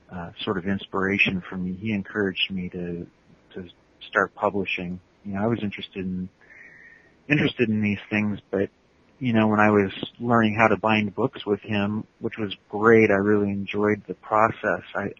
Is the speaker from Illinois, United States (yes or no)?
no; Seattle, Washington, United States; living in Seattle, I was born and raised in Seattle, and it's really a great book town.